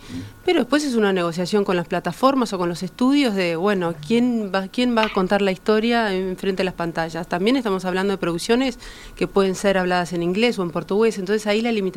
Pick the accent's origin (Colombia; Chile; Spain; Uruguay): Uruguay; Mira, como productores uruguayos, nosotros nos gusta primero cuidar la mano de obra local